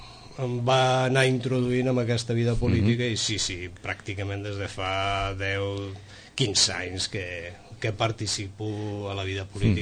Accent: Logroño, La Rioja, Spain; born there; now in Barcelona, Spain; fa 21 anys, que vam venir, jo i la meva família, la meva esposa, les meves dues filles, des de Barcelona, que és on vivíem, encara que jo vaig néixer a Logroño, terra de vins.

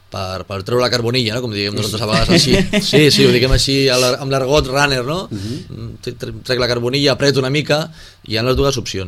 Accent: Sitges, Catalonia, Spain; em quedo Sitges. Corro amb la meva gent, al meu poble, i així ha sigut.

